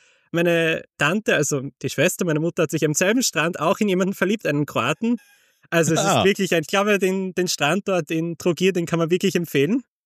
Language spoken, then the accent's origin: German; Graz, Styria, Austria; moved away as an adult; now in England; Und ich bin dann entsprechend in Graz in Österreich zur Welt gekommen, dort aufgewachsen, man hört sie auch ein bisschen raus. Und dann hat es mich nach der Schulzeit, nach dem Zivildienst nach England verschlagen.